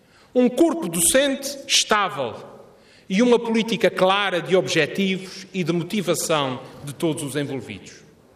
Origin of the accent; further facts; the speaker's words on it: Azores, Portugal; como Presidente do Governo, como açoriano